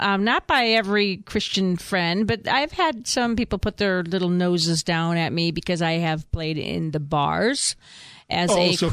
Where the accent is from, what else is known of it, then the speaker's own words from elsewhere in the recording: Michigan, United States; also born or lived in Chicago; But, you know, my history comes from, I grew up in Michigan traveling, with my band of my youth with my sister.